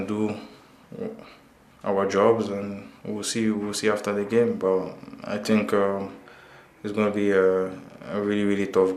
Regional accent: Ghana; English is a second language; obviously I come from Ghana, so Premier League is the league that everywhere in Africa we watch

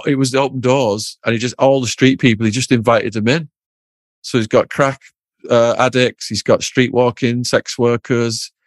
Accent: England, United Kingdom; you know, we're from England. We don't have guns.

